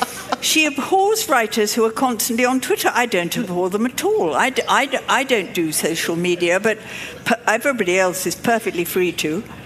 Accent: England, United Kingdom; And I said to a group of little boys, I'm from England, and the teacher said they have no idea about that.

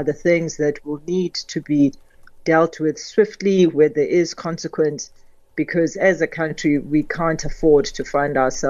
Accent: South Africa; I would say as a South African, it certainly is our growth trajectory.

